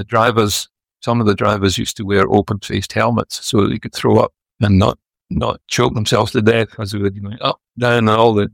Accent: Scotland, United Kingdom; Well, I'm very Scottish and very careful about getting ahead of myself.

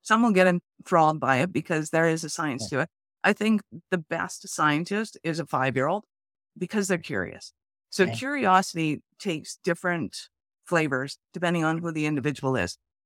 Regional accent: Canada; because I'm Canadian

